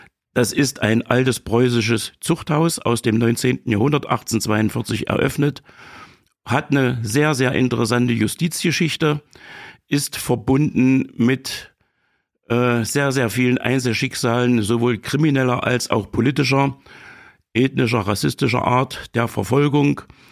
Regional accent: Eisleben, Saxony-Anhalt, Germany; Ich komme aus Lutherstadt-Eisleben, gebürtig im Mansfelder Land in Sachsen-Anhalt.

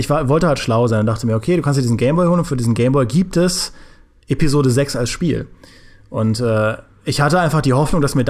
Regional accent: Trier, Rhineland-Palatinate, Germany; ich komme ja aus Trier, das liegt ja nahe zur Grenze zu Luxemburg

